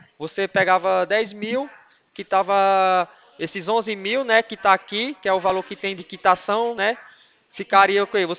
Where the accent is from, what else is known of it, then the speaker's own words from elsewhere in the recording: Ouricuri, Pernambuco, Brazil; Só que eu não moro aí, né? Hoje eu tô trabalhando longe. Trabalho na central do Santander, em São Paulo, né? Mas sou de Ouricuri.